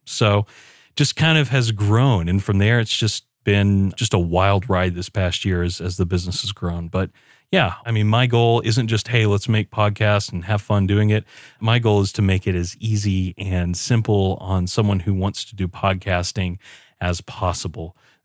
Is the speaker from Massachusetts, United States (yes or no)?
no; Knoxville, Tennessee, United States; I'm from Knoxville, Tennessee.